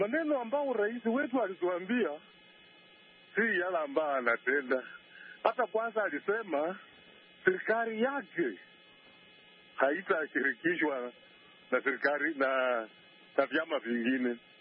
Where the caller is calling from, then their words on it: Sango, Bungoma County, Kenya; natoka eneo linaitwa Sango karibu na mji wa Bungoma County.